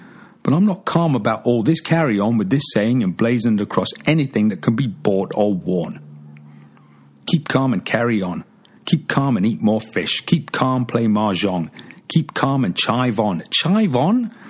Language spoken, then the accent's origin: English; London, United Kingdom; moved away; that I love London town. And … that I think of her wherever I go, etc., etc.